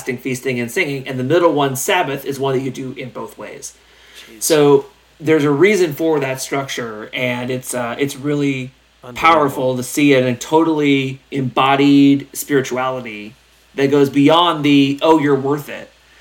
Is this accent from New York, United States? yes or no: no; Tennessee, United States; It's my Southern background. I'm from Tennessee. Y'all's. We use the y'all.